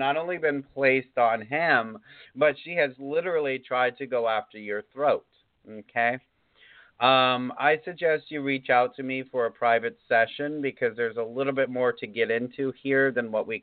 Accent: Florida, United States; I'm from the East Coast, so West Palm, you know, Pompano.

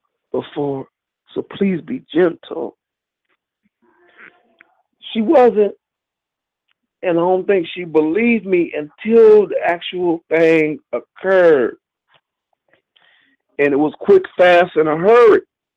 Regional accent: Riverside, California, United States; She said, oh, that's L.A. I said, no, that's Riverside. I'm from Riverside, i.e., East Side.

